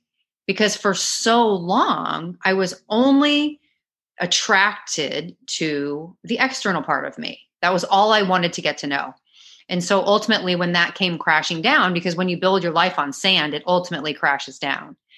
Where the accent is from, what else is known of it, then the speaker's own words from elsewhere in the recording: St. Louis, Missouri, United States; moved away as an adult; also born or lived in Chicago / Dallas; now in Miami, United States; I was born in Chicago, but grew up mostly in St. Louis, Missouri. And then after I was 18 and I went to college, I went to university in Dallas, Texas. And I ended up staying in Dallas for about 23 years